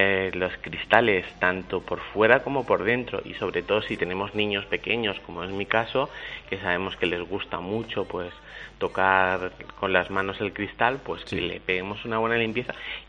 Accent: Alicante, Valencian Community, Spain; Yo que soy alicantino

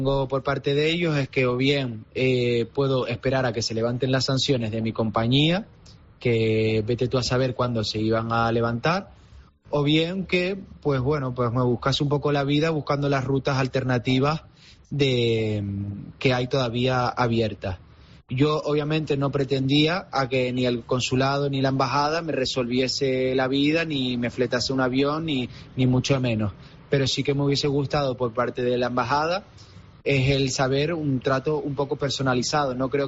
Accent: Canary Islands, Spain; sino yo soy canario y en ese sentido tengo que volver sí o sí a mi casa.

